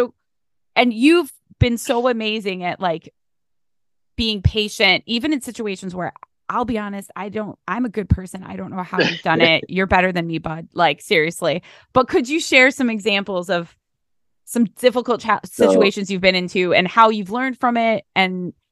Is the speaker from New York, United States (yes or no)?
no; East Cleveland, Ohio, United States; And I grew up in East Cleveland, and I know lots of people who are like